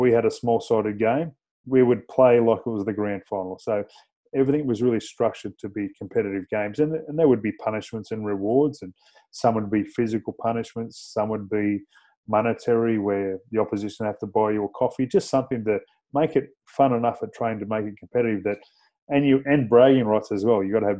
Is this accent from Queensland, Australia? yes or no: no; Batemans Bay, New South Wales, Australia; moved away; I was playing in my hometown of Batemans Bay and just grew up through there playing junior football. Then moved to Canberra, played in the local competition there in Canberra.